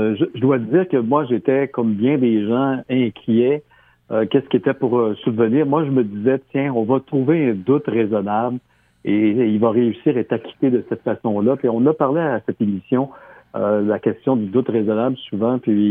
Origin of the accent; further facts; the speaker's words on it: Quebec, Canada; C'est parce qu'ici, on est touché, hein? On est des Nord-Américains.